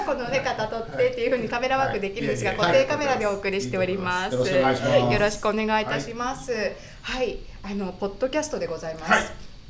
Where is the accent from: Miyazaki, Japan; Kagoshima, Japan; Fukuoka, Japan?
Miyazaki, Japan; 私の出身地宮崎だと私は思ってるんで